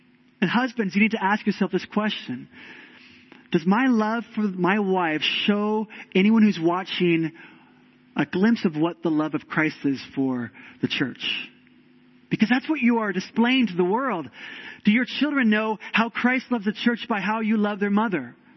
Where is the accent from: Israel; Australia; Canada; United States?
United States; born there; I was born in America, and just by nature of being an American